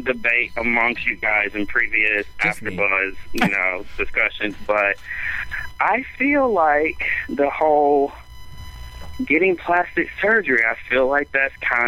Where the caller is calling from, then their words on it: Chattanooga, Tennessee, United States; I am from Chattanooga, Tennessee.